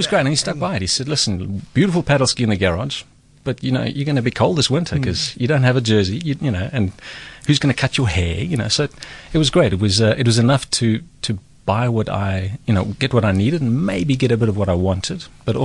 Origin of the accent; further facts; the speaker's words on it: Pretoria, Gauteng, South Africa; Pretoria.